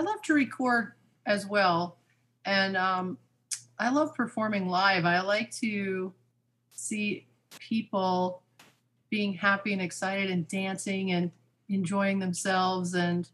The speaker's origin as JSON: {"language": "English", "town": "Las Vegas", "region": "Nevada", "country": "United States", "tie": "born there", "said": "And because I was born in Vegas, I get to see a lot of friends."}